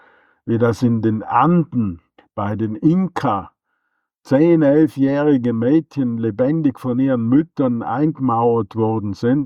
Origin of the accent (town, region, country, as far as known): Austria